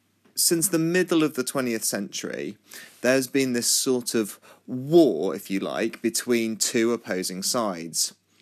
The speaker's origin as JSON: {"language": "English", "region": "Yorkshire and the Humber", "country": "United Kingdom", "said": "also he's from Yorkshire, and we're from Yorkshire, so happy days."}